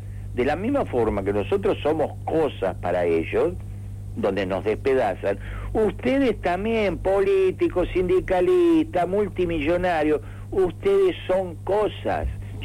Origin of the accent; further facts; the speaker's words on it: Argentina; pues soy argentino, muy simple.